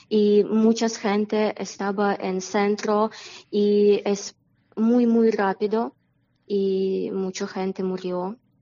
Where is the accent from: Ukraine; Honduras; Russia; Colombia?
Ukraine; Spanish is a second language; moved away as an adult; now in Cantabria, Spain; Como todos ucranianos, necesitaba ver en cielo y ver si es misil a mi casa o no, y si necesitaba bajar a Soltano, y cada día alarma, y cada día estaba nervioso.